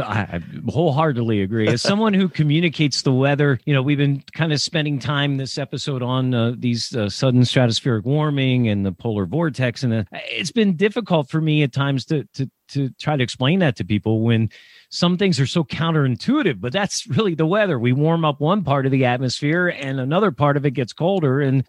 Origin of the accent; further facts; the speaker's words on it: Millersville, Pennsylvania, United States; MU for Millersville University, Millersville, Pennsylvania, my hometown.